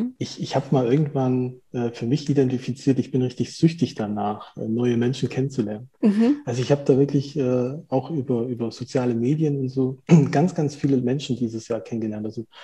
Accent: Saxony, Germany; born there; moved away as an adult; Ein gebürtiger Erzgebirgler in der Nähe von Chemnitz, geboren und bin mit 18 in den Westen gezogen, erst nach Düren, habe dann da meine Ausbildung in Aachen gemacht.

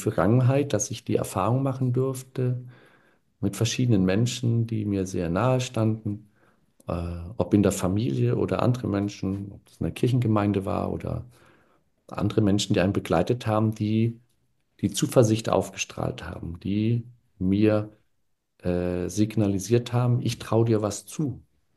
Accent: Baden-Württemberg, Germany; Also ich komme aus dem Süddeutschen, so Schwäbisch

